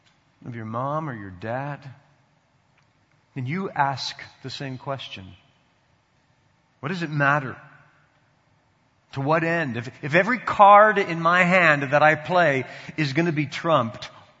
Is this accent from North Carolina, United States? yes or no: no; Canton, Ohio, United States; born there; I was born in Canton, Ohio. That's the cradle of football. That's the nursery of the NFL. The hospital in which I was born is across the street from the Football Hall of Fame. In my town, every newborn boy went home from the hospital with a football.